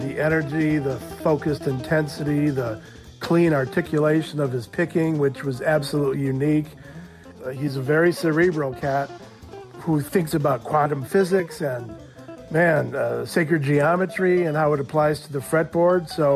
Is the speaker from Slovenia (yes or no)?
no; Milwaukee, Wisconsin, United States; I grew up in Milwaukee.